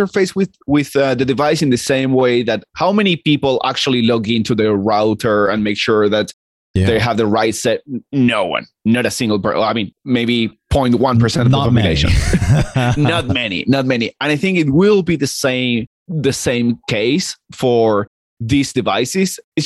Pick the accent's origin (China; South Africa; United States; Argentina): Argentina; I'm Argentinian and I grew up in Argentina